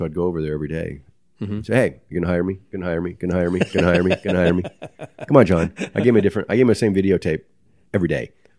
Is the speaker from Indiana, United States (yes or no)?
no; Dallas, Texas, United States; But I go, oh, that's in Dallas. I go, I'm from Dallas.